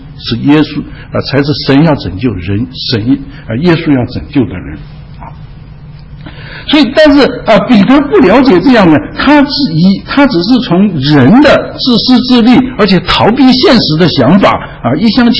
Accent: China; 我是中国人的话，他认为，嘿，你可能不忌讳这个哈。

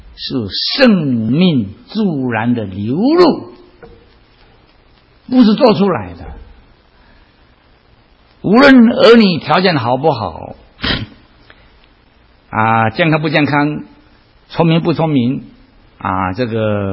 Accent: China; 我们中国人说有其父必有其子

